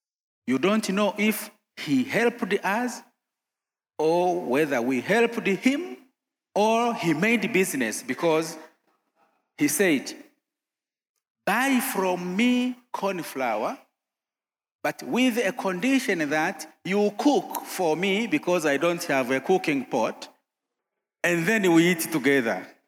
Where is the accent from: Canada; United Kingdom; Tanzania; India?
Tanzania; Kagera; English is a second language; I come from Tanzania, from the village which is located near the border of Tanzania and Uganda, and therefore I am also remembering the days when I was a refugee in 1978